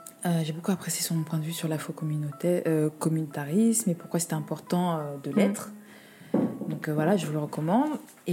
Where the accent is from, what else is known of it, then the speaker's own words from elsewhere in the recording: Cameroon; en tant que Camerounais, le kaba